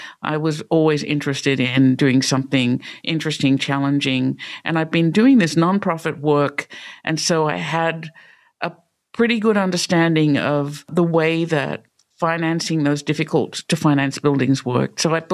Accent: Australia; moved away as an adult; now in Pittsburgh, United States; you might have noticed I don't have a Pittsburgh accent, right? So I grew up in Australia and came to the United States to do a master's in New York and unexpectedly ended up in Pittsburgh

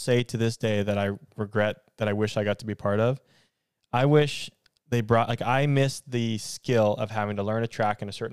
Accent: Canada; We're Canadian, so we say it asphalt.

